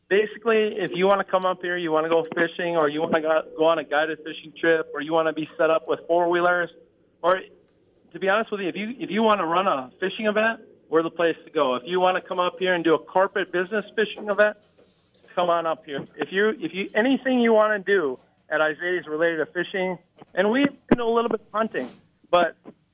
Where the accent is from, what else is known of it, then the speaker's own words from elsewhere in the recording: United States; I grew up on the Mississippi River, and I started fishing at tournaments on Lake Minnetonka a lot.